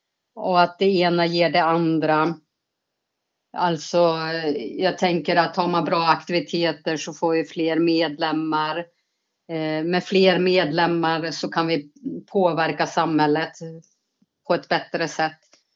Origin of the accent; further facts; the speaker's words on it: Norrland, Sweden; now in Gothenburg, Sweden; och jag är från början en norrländsk tjej som hittade en göteborgare som jag blev kär i och valde att leva livet med. Så vi bor då här numera i Göteborg